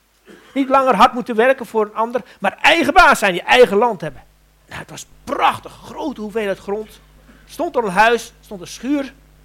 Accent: Anna Paulowna, North Holland, Netherlands; born there; ga ik u iets vertellen over de geschiedenis van Annapolona, waar ik geboren ben.

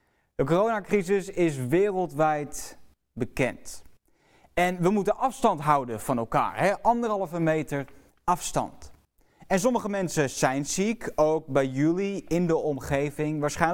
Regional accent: Den Helder, North Holland, Netherlands; Ik ben 23 jaar, ik kom uit Den Helder

